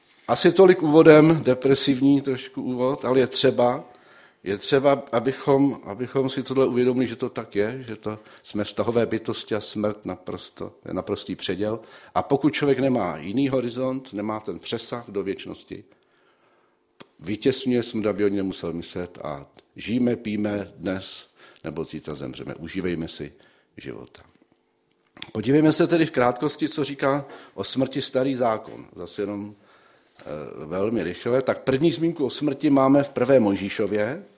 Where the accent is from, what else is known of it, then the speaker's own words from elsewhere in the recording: Zlín, Zlín Region, Czechia; Já jsem vyrůstal ve Zlíně